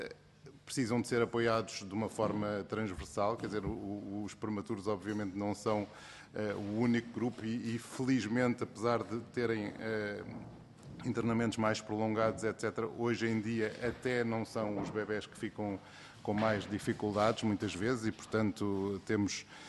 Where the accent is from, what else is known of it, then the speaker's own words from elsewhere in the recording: Lisbon, Portugal; Portanto, eu, como sou de Lisboa